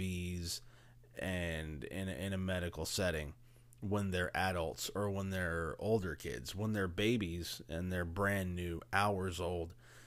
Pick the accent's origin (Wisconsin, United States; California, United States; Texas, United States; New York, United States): Texas, United States; Houston; I'm like, dude, we're from the Houston area.